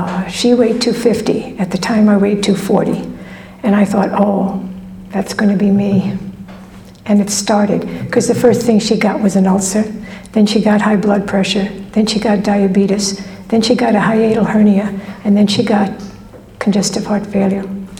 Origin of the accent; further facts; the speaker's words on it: Queens, New York, United States; born there; I was born in Queens, New York, to a woman who had five children by five different men and never married anyone.